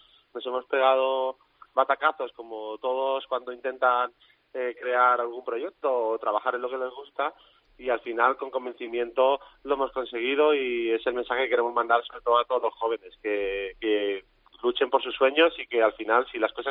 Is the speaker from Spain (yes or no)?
yes; Valencian Community, Spain; somos valencianos, de la terreta, como decimos nosotros